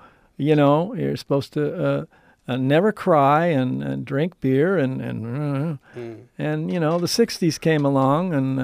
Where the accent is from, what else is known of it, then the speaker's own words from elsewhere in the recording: Ireland; I'm Irish.